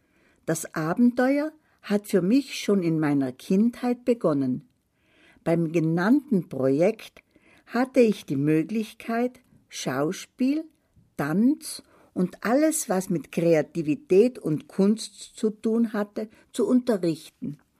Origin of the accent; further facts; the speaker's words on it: Brazil; German is a second language; Ich stamme aus Brasilien und wurde in einer Favela namens Schusslinie im Norden des Landes groß.